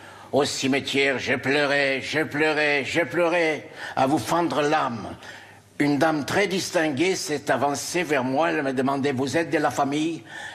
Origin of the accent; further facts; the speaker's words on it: Paris, Île-de-France, France; born there; En vérité, je suis né à Paris. De parents émigrés, moitié polonais par ma mère, roumain par mon père. À ma naissance, on vivait dans une chambre de bonne